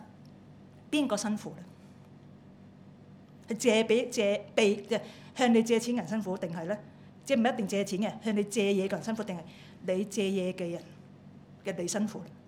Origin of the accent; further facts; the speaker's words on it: China; 我哋中國人咧有個哲學家嚇